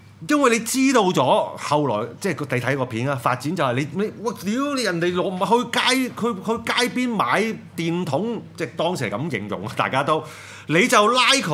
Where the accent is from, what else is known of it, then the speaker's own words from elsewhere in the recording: Hong Kong; 因為 始終我哋香港人咧係可以接受